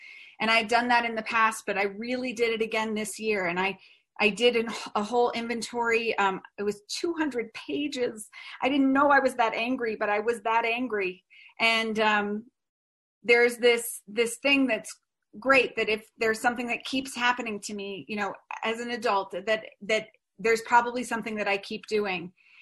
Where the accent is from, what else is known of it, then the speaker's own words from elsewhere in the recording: New York, United States; and I am from New York, and so I felt like a farmer.